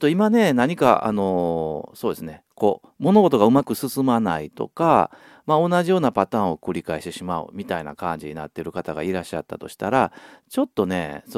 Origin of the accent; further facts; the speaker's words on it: Osaka, Japan; accent: Osaka dialect; 僕はね、大阪出身なので、かなり大阪弁のイントネーションになってますが